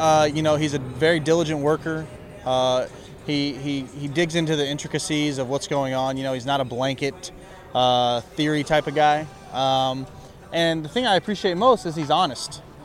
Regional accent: Beaumont, Texas, United States; You know, I'm a Texas guy, and I'm from the Houston area-ish. You know, I'm from Beaumont, which is about 80 miles from Houston.

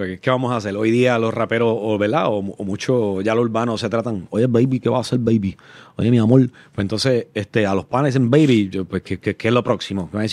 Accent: Sabana Grande, Puerto Rico; alguien que vivía en el caserío donde yo fui criado, en Sabana Grande.

